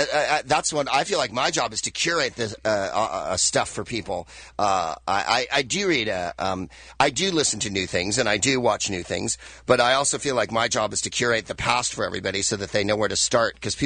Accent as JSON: {"language": "English", "town": "San Francisco", "region": "California", "country": "United States", "said": "Of course, I am from San Francisco. And as we say in San Francisco, there's two things you know when you're from San Francisco."}